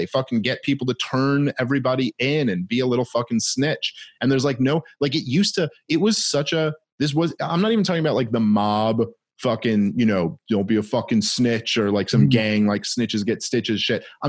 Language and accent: English; New York, United States; it just makes my blood boil, both as a New Yorker and someone who just believes in freedom.